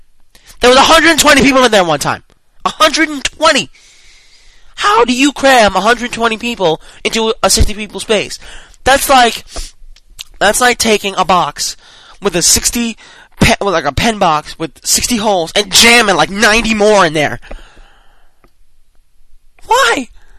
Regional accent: New York, United States; Well, I love to talk, but I'm from New York, so it's a totally different story.

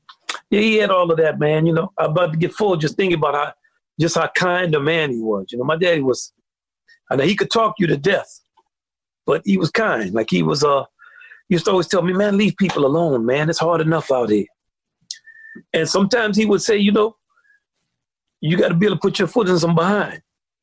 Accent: Kenner, Louisiana, United States; So we grew up in Kenner, which was really segregated.

